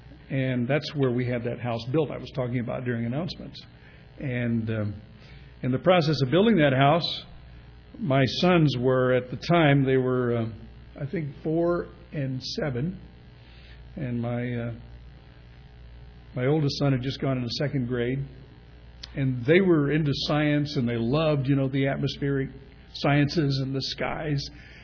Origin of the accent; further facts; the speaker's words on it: California, United States; I grew up in the Southern California area, and I had heard about jets.